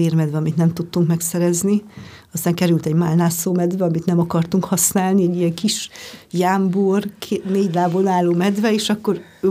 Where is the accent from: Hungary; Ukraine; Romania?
Romania; Harghita; ott, ahol én felnőttem, Gyergyó meg Szováltak között